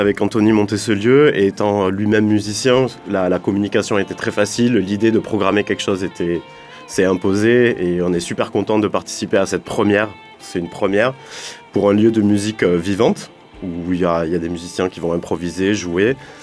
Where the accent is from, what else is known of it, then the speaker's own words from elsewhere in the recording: Mont-de-Marsan, Nouvelle-Aquitaine, France; born there; Moi, je suis né dans les Landes, de toute façon. Après, je suis allé étudier à Toulouse